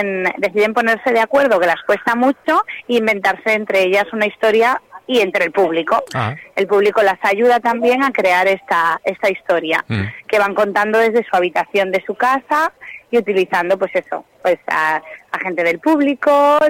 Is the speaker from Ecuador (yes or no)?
no; Torrelavega, Cantabria, Spain; Somos de Torrelavega.